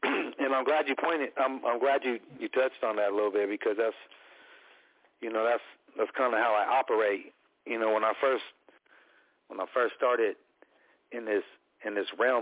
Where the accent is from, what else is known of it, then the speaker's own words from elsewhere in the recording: California, United States; I'm from Northern California, and I'm just a small representative of many different tribes that are here in Northern California, but I'm from the Ione Band